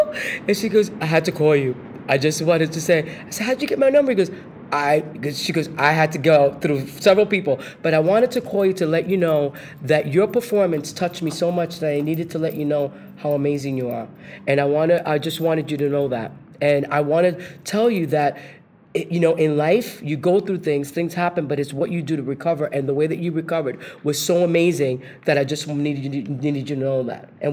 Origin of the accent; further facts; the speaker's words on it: Brooklyn, New York, United States; He goes, hey, where you from? I said, I'm from Brooklyn.